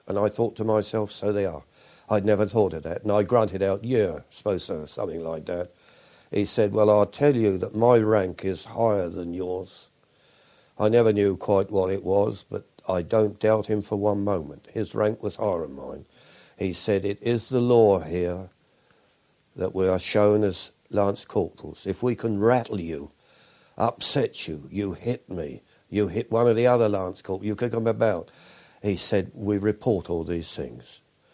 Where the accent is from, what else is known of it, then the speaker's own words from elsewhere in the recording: England, United Kingdom; born there; I'm an Englishman. I'm born in England.